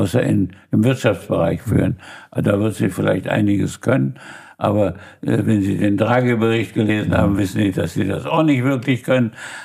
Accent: Germany; Und ich sage das oft sehr ketzerisch als Deutscher, es wäre besser gewesen, Napoleon hätte gewonnen.

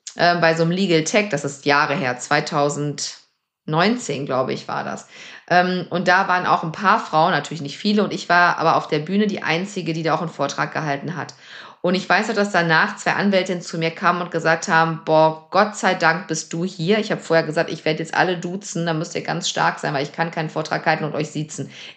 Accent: Lower Saxony, Germany; Ich bin in einem ganz kleinen Ort aufgewachsen in Niedersachsen.

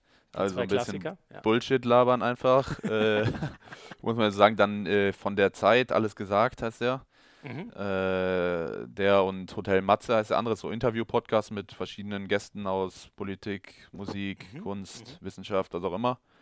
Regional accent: North Rhine-Westphalia, Germany; hier bin ich ja in der Nähe von Köln aufgewachsen.

